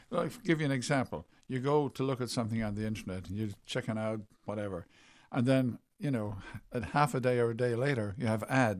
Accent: Limerick, Munster, Ireland; also born or lived in Dublin / Canada; I grew up basically in Limerick, but then I studied in Dublin.

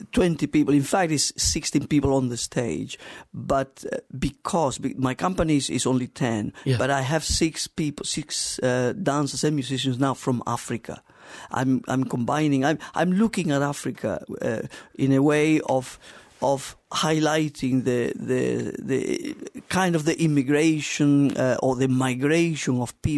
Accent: Cordoba, Andalusia, Spain; now in London, United Kingdom; I am from Cordoba, from southern

